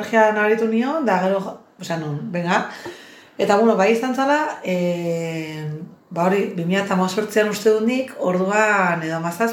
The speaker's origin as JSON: {"language": "Basque", "town": "Eibar", "region": "Basque Country", "country": "Spain", "said": "hemen Eibartarra naiz ni"}